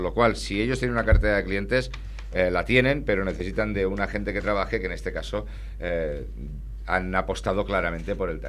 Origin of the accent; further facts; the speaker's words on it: Terrassa, Catalonia, Spain; yo soy de Tarrasa